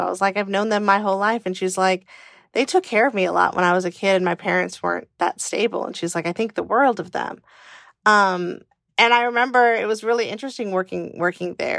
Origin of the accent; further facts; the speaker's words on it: California, United States; I grew up in California in the 80s, so if we had an earthquake drill, how was I to evacuate?